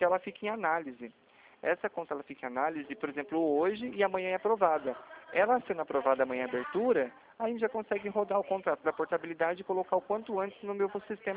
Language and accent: Portuguese; Limeira, São Paulo, Brazil; Isso, ó, eu sou aqui de Limeira, tá? Eu sou do interior de São Paulo